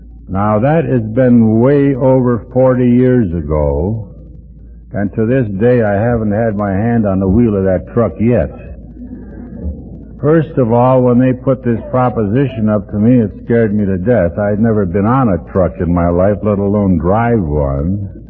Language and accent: English; Ohio, United States; I was raised in Midwestern AA. I was raised in Ohio.